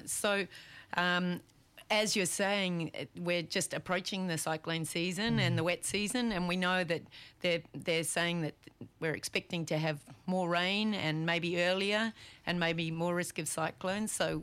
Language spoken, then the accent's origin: English; New Zealand; now in Cairns, Australia; So I grew up in New Zealand and I've been living here in, first of all, I was in Central Australia, working in the Ngantara lands. Beautiful. And then I've been up here in Cairns since 2004.